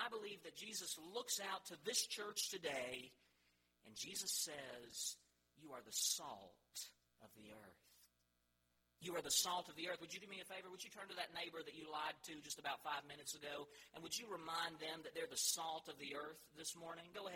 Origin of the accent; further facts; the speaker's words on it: Beulah Dean, North Carolina, United States; I grew up in Beulah Dean, North Carolina, in North Mitchell County.